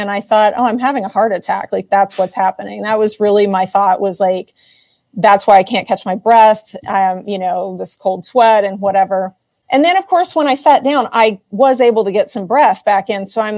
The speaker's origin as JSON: {"language": "English", "region": "Kansas", "country": "United States", "said": "I'm from Kansas, you know, Phil's from Michigan."}